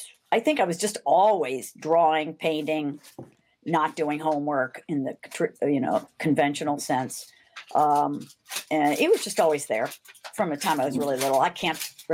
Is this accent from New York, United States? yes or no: no; St. Louis, Missouri, United States; I grew up in St. Louis and I used to listen to Harry Carey and Jack Buck do the baseball Cardinals every night while I was painting.